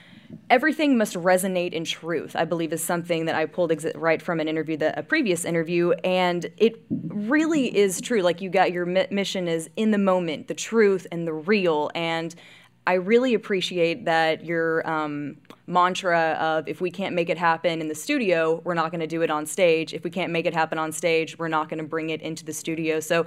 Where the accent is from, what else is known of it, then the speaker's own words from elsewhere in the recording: Midlothian, Texas, United States; I'm from the country. I'm from Midlothian, Texas.